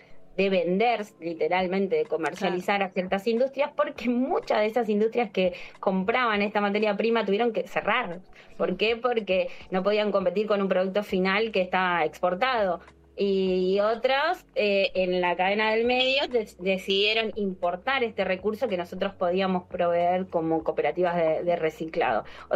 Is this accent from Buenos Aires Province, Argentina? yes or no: yes; Campana, Buenos Aires Province, Argentina; nosotros somos de Campana, oriundos de Campana